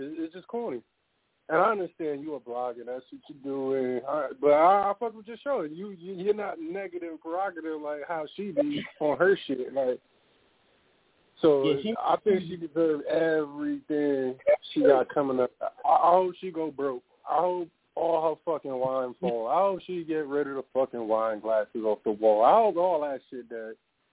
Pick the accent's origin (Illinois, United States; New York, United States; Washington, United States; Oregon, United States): New York, United States; Queens; now in Florida, United States; I'm from Queens. I live in Florida now, though, dog.